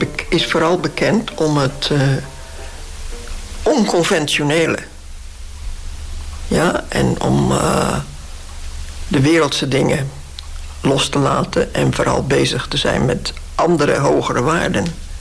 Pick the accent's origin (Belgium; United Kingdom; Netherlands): Netherlands; Rotterdam, South Holland; En daarom zeg ik expres dode bomen, want ik ben Rotterdamse.